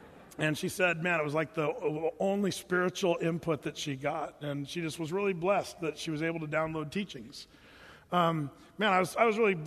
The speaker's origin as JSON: {"language": "English", "town": "Portland", "country": "United States", "said": "And I'm from Portland, you know."}